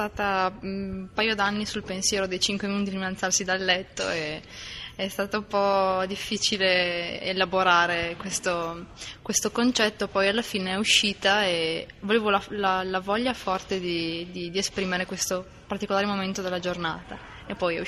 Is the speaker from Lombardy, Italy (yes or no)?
no; Verona, Veneto, Italy; Da Verona, città.